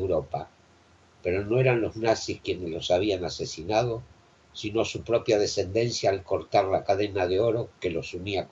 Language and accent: Spanish; Argentina; born there; yo nací en la Argentina después de la guerra. Mi padre, que en paz descanse, llegó a Argentina antes de la Shoah. Mis abuelos maternos llegaron aún antes de la Primera Guerra Mundial.